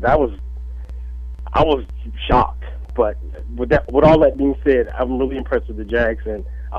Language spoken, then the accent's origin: English; Detroit, Michigan, United States; Now, I'm a Detroit Lions fan. I'm from Detroit.